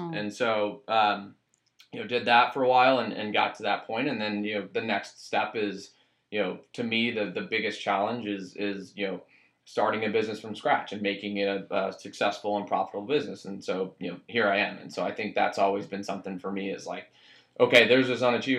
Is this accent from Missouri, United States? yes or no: yes; Missouri, United States; I was from Missouri, didn't have much exposure to that kind of high finance